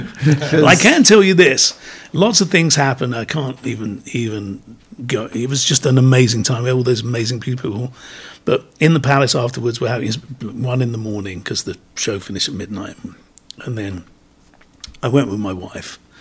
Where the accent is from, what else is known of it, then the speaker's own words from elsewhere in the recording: London, United Kingdom; growing up in London